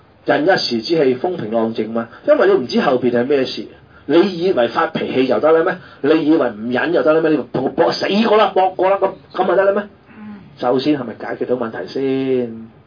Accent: China; 宇宙我哋中國人個哲學就用咗道呢個字

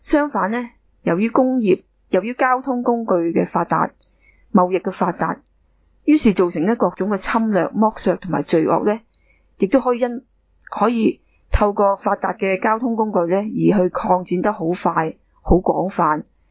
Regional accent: Hong Kong; also born or lived in Nagpur, India; 我呢喺香港土生土長嘅香港人嚟嘅，曾經呢喺納坡印度呢個納格普爾地方呢短暂居住了一段时间啦

